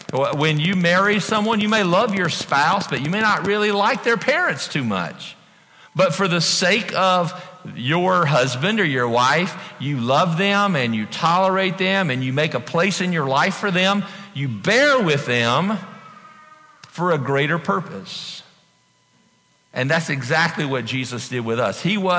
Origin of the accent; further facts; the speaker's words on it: the South, United States; It's a way of, I was raised in the South, to show respect to people.